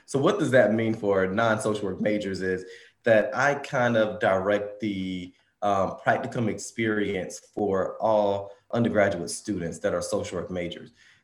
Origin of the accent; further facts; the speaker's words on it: Rowland, North Carolina, United States; Originally from Roland, North Carolina.